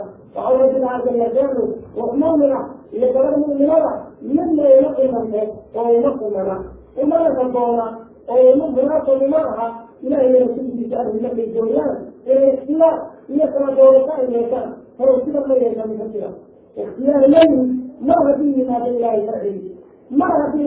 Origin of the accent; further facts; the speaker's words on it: Kuwait; أنا من الكويت